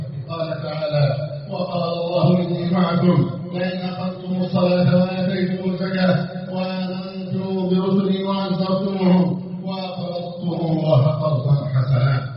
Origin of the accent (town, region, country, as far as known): Egypt